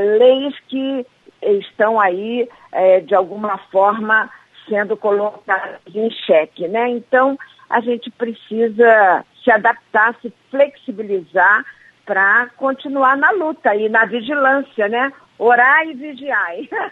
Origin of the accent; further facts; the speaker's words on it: Rio de Janeiro, Brazil; now in Brasília, Brazil; na verdade eu sou carioca, nasci num outro rio, não o Amazonas, nasci no Rio de Janeiro, mas já vivo em Brasília há 40 anos.